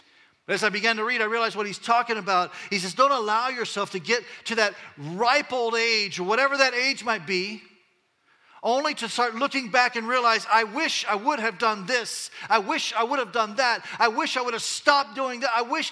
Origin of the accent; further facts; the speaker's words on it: Panama; I grew up in Latin America in kind of a revolutionary period of time in the country of Panama.